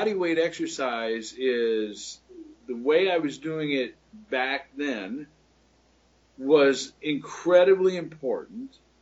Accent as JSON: {"language": "English", "region": "Iowa", "country": "United States", "tie": "born or raised there", "said": "at my time growing up in Iowa, the question that farmers would ask"}